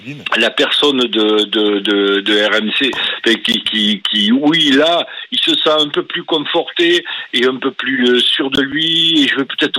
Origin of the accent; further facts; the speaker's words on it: Bordeaux, Nouvelle-Aquitaine, France; Je suis de Bordeaux, mais je vis à côté de l'océan.